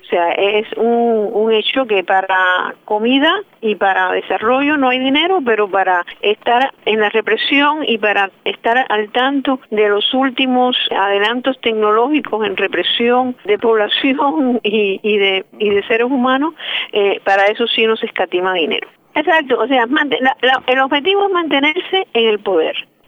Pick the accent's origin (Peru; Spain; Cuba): Cuba; Y nosotros somos caribeños, somos americanos, somos contemporáneos, somos un país muy joven